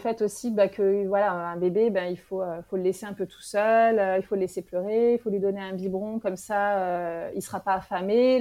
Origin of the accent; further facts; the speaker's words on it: France; moved away as an adult; now in Morocco; J'étais en France. Ouais, j'ai grandi en France.